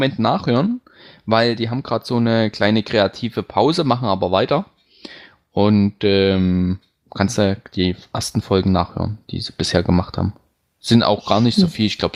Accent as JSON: {"language": "German", "region": "Saxony", "country": "Germany", "said": "Aber bei uns im Vogtland wird das, ich sag mal, ja, ist eigentlich immer so sträflich wird das genannt."}